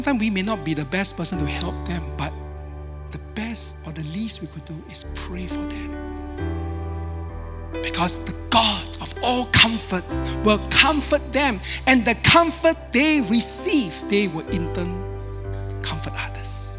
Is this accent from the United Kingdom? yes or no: no; Singapore; English is a second language; I'm from Singapore, my English not so good.